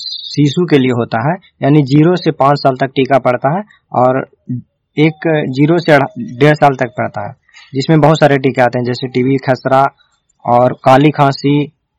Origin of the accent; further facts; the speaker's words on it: Nursarai, Bihar, India; मैं नूरसराय से हूँ।